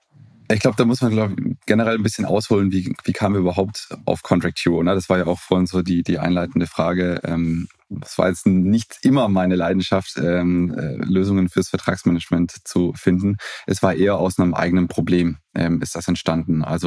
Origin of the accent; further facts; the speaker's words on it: Baden-Württemberg, Germany; bin 33, komme ganz ursprünglich aus dem Stuttgarter Raum. Habe ja international BWL studiert in Madrid und in Reutlingen